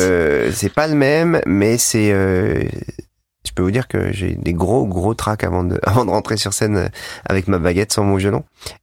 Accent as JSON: {"language": "French", "region": "Auvergne-Rhône-Alpes", "country": "France", "said": "alors on vient tous les deux de la Savoie"}